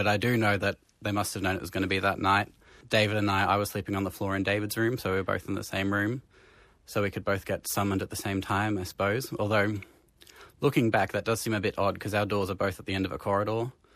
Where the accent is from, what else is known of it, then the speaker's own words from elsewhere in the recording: Alice Springs, Northern Territory, Australia; So we lived right near Gough Street Park. So we could just walk up there.